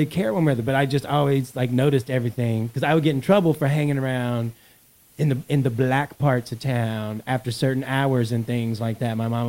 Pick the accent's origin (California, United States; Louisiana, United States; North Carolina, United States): North Carolina, United States; Technically, I'm from North Carolina, people.